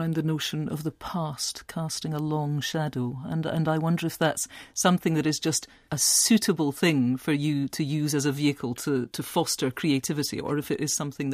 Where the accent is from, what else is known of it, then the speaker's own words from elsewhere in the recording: Scotland, United Kingdom; it was famous to me, at least as a Scot, for being the home of linoleum.